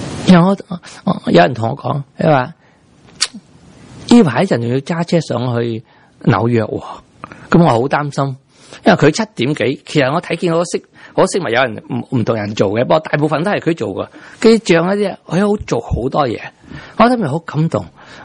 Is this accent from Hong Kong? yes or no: no; Taiwan; 因为你唔知道我哋台湾人中意咁